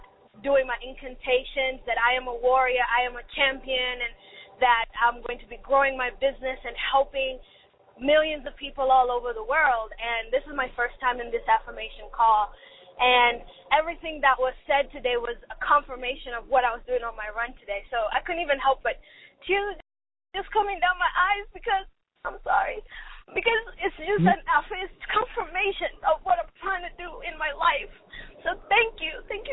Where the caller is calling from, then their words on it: Atlanta, Georgia, United States; I'm calling from Atlanta.